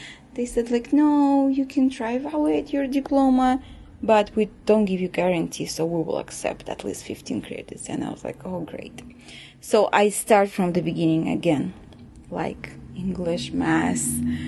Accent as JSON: {"language": "English", "country": "Azerbaijan", "tie": "born or raised there", "also_born_or_lived": "Turkmenistan", "said": "I was born in Turkmenistan, which is former Soviet Union country, and I think I was 2 years old, or maybe 3 or 4, when we moved to Azerbaijan. I lived there for a while and I went to school there"}